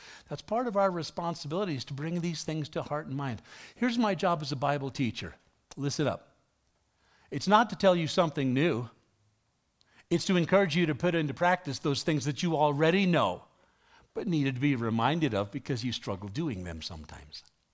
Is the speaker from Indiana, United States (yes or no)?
no; New York City, New York, United States; I grew up in New York getting rolled daily for my milk money in the hallways of PS1, public school 1 in New York City.